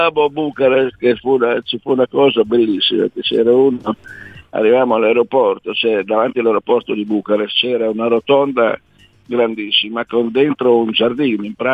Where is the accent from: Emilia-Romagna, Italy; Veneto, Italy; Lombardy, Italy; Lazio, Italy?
Emilia-Romagna, Italy; Pizzetti, che era di Forlimpopoli, poverino, mi è dispiaciuto che gli perché era giovane ed era romagnolo, era dalle mie parti.